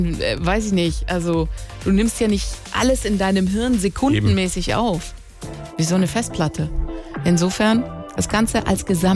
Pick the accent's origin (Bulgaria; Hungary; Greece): Greece; Als Grieche denkst du natürlich, halbe Familie oder ganze Familie ist auf jeden Fall am Start, aber m-m.